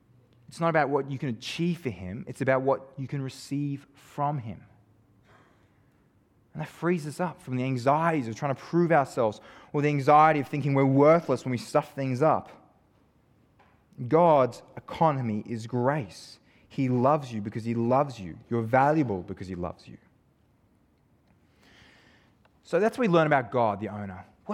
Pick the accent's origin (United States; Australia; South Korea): Australia; Gympie, Queensland; I grew up in Gympie, and it's a lot of fruit picking there.